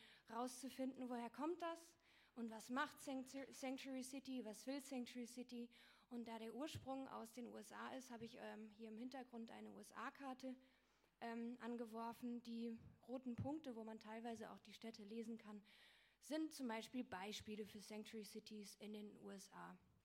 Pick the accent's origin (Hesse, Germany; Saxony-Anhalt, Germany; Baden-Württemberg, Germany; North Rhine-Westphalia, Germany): Baden-Württemberg, Germany; Freiburg; Ich komme aus Freiburg.